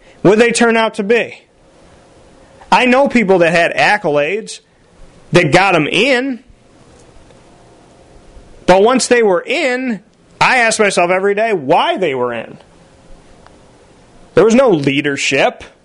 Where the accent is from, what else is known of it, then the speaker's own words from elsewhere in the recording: Syracuse, New York, United States; born there; I'm not saying that because I was born in Syracuse, New York.